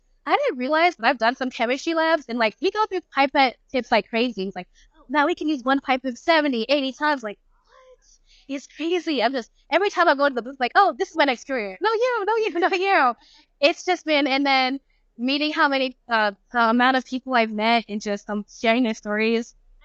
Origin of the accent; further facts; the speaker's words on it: Houston, Texas, United States; I'm from Houston, Texas, so I plan to stay on Texas at least for my undergrad